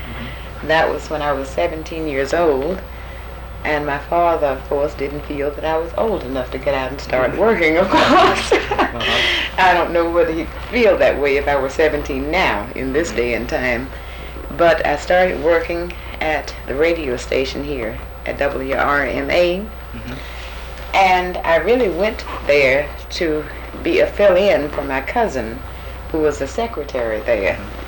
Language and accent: English; Montgomery, Alabama, United States; Right, but I'm still from Montgomery.